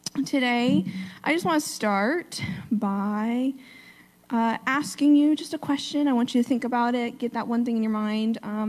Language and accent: English; New York, United States; I'm originally from New York.